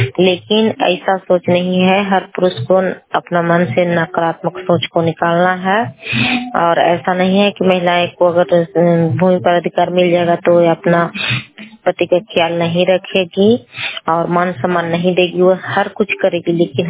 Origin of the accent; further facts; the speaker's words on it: Tanda, Bihar, India; मैं टंडा पंचायत से हूँ। मेरी उम्र 30 वर्ष है।